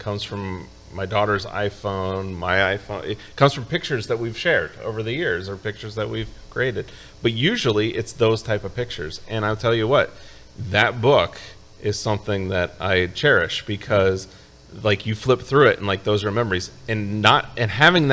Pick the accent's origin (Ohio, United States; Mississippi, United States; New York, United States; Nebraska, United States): New York, United States; Binghamton; born there; You know, I was born in upstate New York.